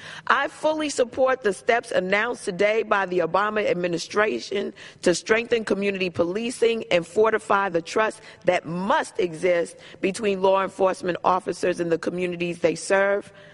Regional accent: Brooklyn, New York, United States; Even in my hometown in Brooklyn, New York

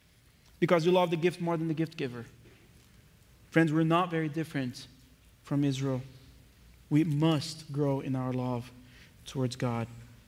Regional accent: Brazil; moved away; I came across a bag that I had brought over when I immigrated from Brazil, and I found in that little bag medals.

